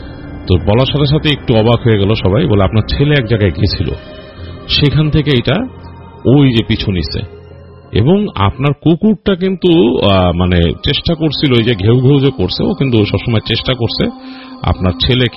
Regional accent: Dhaka, Dhaka Division, Bangladesh; আমি যেহেতু ঢাকায় আমার জন্ম বড় হওয়া সবকিছু, তো ঢাকার অলি কুলি সবকিছু আমার মুখস্থ

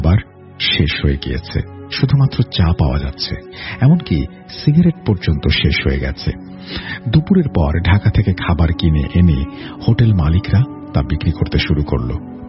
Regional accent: Barisal Division, Bangladesh; আমার গ্রামের বাড়ি পিরোজপুর জেলার মধ্যে, আমি যেখানে নেমেছি সেটা বাগেরহাট জেলার মধ্যে পড়েছে। এখন থেকে 3 কিলোমিটার পর আমার জেলার সীমানা।

